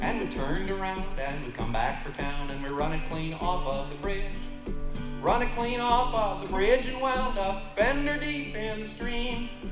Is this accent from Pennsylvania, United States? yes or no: yes; Pennsylvania, United States; Where I grew up in Pennsylvania, it was kind of far out in the country. There was not a whole lot to do except get in trouble.